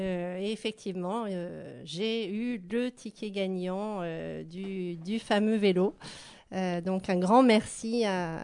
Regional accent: Centre-Val de Loire, France; alors je suis originaire du Loiret.

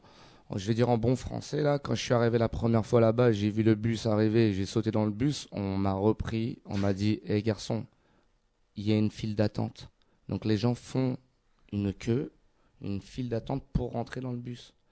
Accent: Île-de-France, France; moved away as an adult; now in Canada; Oui, je suis corse, mais j'ai grandi en région parisienne. Mes parents m'ont donné l'opportunité de continuer mes études au Québec

